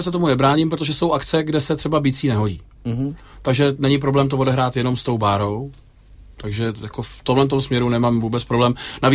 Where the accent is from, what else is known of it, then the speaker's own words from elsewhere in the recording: Plzeň Region, Czechia; Jako malý kluk jsem vyrůstal kousek od Sušice v takový malinký vesničce uprostřed lesů.